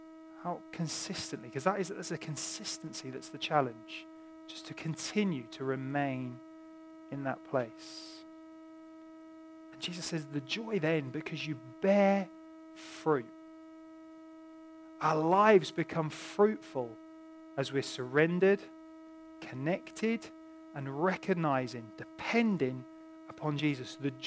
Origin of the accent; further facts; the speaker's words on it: England, United Kingdom; I'm a Brit